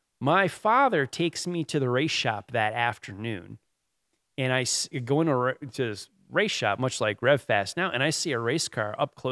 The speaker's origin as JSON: {"language": "English", "region": "Connecticut", "country": "United States", "tie": "born or raised there", "said": "Yeah, I grew up in Connecticut. Got into racing up there, believe it or not."}